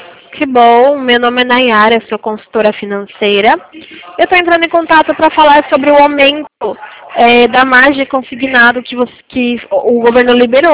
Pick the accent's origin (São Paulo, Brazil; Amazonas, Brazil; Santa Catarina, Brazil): São Paulo, Brazil; eu não sou daqui. Eu sou lá de São Paulo. Faz desde 2019 que eu tô morando pra cá.